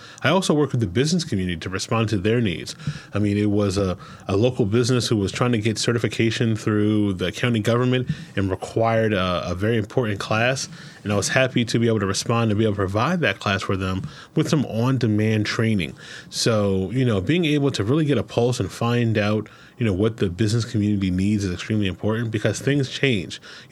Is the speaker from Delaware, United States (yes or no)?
yes; Wilmington, Delaware, United States; So, born and raised in Wilmington, Delaware, I attended the University of Maryland Eastern Shore for my Bachelor's of Science degree in Business Education.